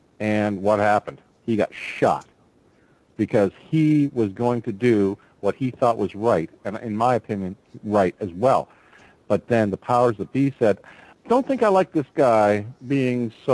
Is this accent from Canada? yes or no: yes; Canada